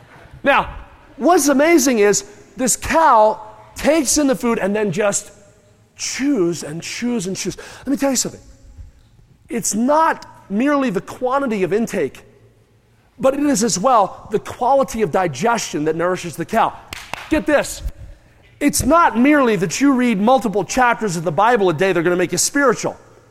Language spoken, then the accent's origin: English; New Jersey, United States; Where I grew up in New Jersey, I worked on a farm